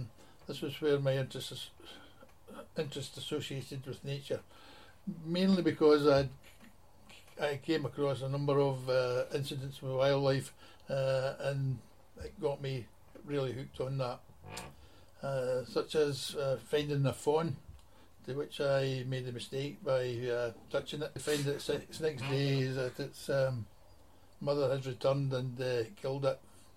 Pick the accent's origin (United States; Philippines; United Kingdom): United Kingdom; Larkhall, Scotland; I was born in 1946 in Larkhall, Lanarkshire, and went to a rural school with many farmers and mining children.